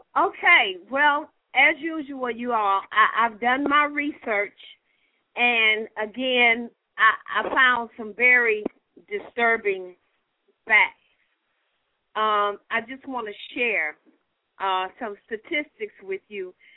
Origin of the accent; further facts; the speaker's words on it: Houston, Texas, United States; He's in my hometown right now, cutting up, but he's running H-Town.